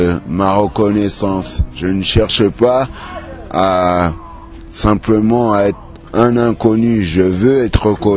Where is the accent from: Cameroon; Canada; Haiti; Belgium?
Cameroon; Et je suis camerounais.